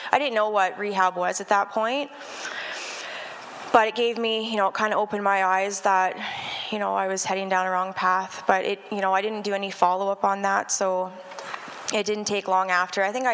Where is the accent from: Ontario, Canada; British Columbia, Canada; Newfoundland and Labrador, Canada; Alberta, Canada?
Alberta, Canada; Medicine Hat; I'm 32 years old, born and raised in Medicine Hat, Alberta. I wasn't raised in a Christian home.